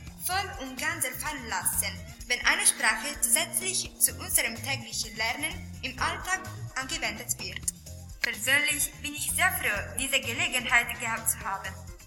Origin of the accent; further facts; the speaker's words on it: Italy; German is a second language; meine Aussprache zu trainieren, da es als Italienerin sehr schwierig ist, einige Wörter auszusprechen.